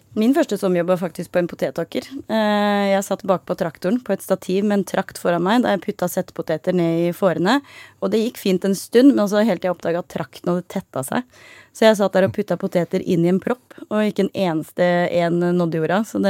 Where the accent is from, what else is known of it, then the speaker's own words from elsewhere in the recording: Buskerud, Norway; Så vi dyrket gulrøtter hjemme i Hallingdal da, forresten.